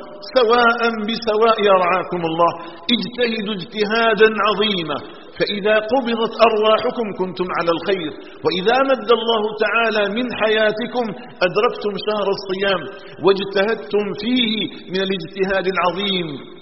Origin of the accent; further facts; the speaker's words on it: Algeria; اللهم اجعل بلدنا الجزائر آمنا مطمئنا وسائر بلاد